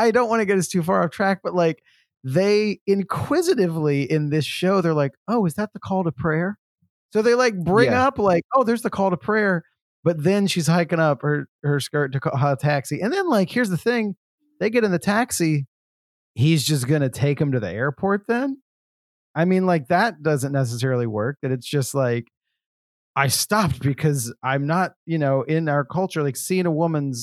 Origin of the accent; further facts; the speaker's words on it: Southern United States, United States; the doctor found out my parents were from the South because I'm from the South